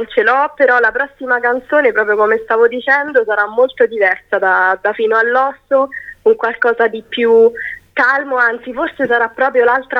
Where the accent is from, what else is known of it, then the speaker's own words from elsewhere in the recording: Bellegra, Lazio, Italy; Io sono di un paese piccolissimo in provincia di Roma, 2700 abitanti, si chiama Bellegra.